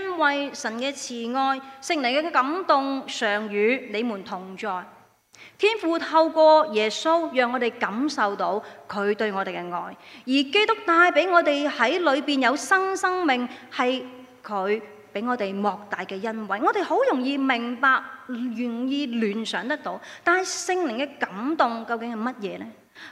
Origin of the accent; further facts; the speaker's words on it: China; 但我们用我们中国人的方式去表达那份的亲爱